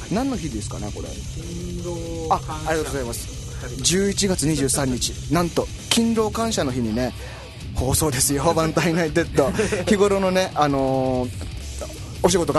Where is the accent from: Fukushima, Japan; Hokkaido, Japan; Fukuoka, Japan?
Hokkaido, Japan; 今年はね8月から9月の頭にかけて僕のね生まれ故郷の北海道がね台風の被害がねひどかったみたいでね